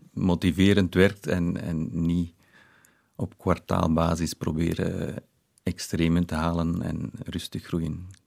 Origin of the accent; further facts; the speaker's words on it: Halle, Flanders, Belgium; born there; in de... streek waar ik woon of waar ik geboren ben, zeker in Halle